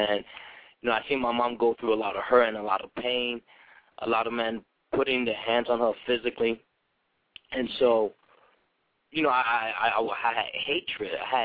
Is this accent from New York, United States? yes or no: yes; Bronx, New York, United States; I was born in Union Hospital in Bronx, New York.